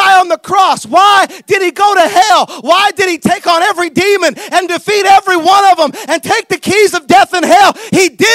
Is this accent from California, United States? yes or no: yes; Salinas, California, United States; I grew up in Salinas, so my flavor comes out. I don't even know what I am. I don't know if I'm black, white, brown, Mexican.